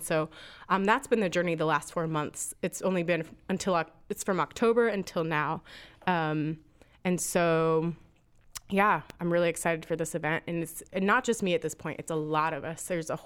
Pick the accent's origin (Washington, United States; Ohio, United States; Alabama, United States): Ohio, United States; Akron; I grew up in Akron.